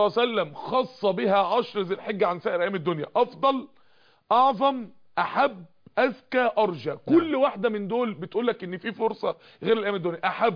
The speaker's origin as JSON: {"language": "Arabic", "town": "Mansoura", "region": "Dakahlia", "country": "Egypt", "said": "عندنا في المنصوره"}